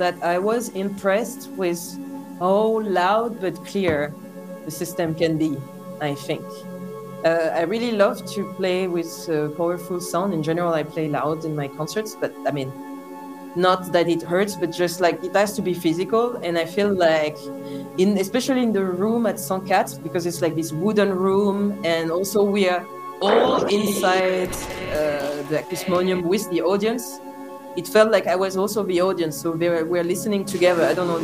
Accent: France; first language French; English is a second language; I come from France originally, but we're doing this interview in English now. But I'm a French native speaker.

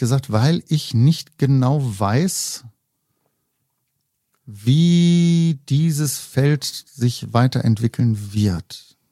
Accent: Mülheim, North Rhine-Westphalia, Germany; Ich komme aus Mühlheim

